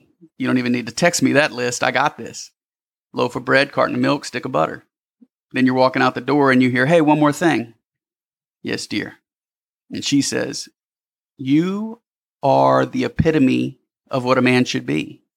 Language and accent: English; Louisiana, United States; moved away; when I moved to Texas from Louisiana, I had to change my name because I would introduce myself.